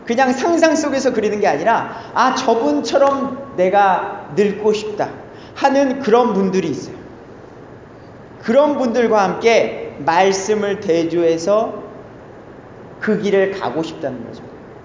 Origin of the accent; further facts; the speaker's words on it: South Korea; now in Canada; 자유민주주의 대한민국에 태어난 감사요. 전 아주 좋은 시대에 태어났습니다.